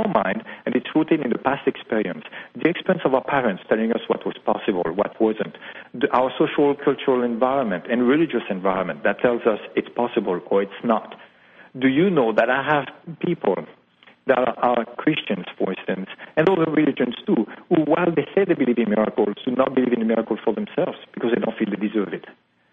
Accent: France; English is a second language; and I'm from France, by the way

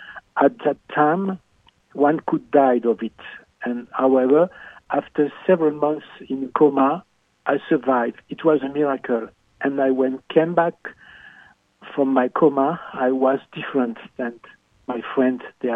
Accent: Besançon, Bourgogne-Franche-Comté, France; also born or lived in Burgundy; I was born in France, in Burgundy, and I grew up in Besançon. It's a beautiful town in France where Victor Hugo, the Miserable, and so many other celebrities were born.

